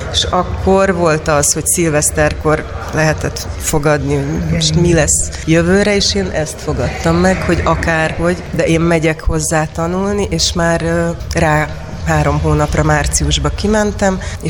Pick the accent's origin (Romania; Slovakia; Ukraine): Ukraine; Én ukrán vagyok, én kint születtem, anyukám még mindig kint él